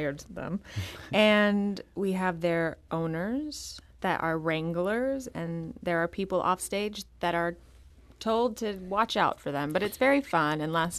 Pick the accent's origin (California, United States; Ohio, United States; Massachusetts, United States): California, United States; I am from Southern California. Sunshine and lollipops.